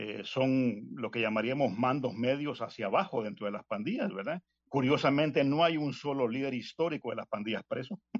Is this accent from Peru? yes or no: no; El Salvador; a mí me da un poco de vergüenza como salvadoreño que mi presidente